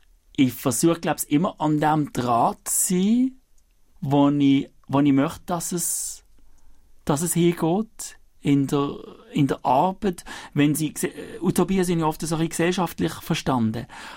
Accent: Biel-Benken, Basel-Landschaft, Switzerland; ich bin in der Agglomeration aufgewachsen, in Biel-Bänken.

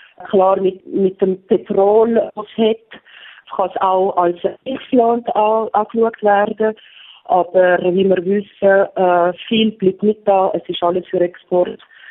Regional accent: Switzerland; moved away as an adult; also born or lived in Scotland / Dubai; now in Africa; Die Schweiz ist meine Heimat. Ich werde die Schweiz nie vergessen. Die Schweiz ist wo meine Familie ist, wo meine Freunde sind.

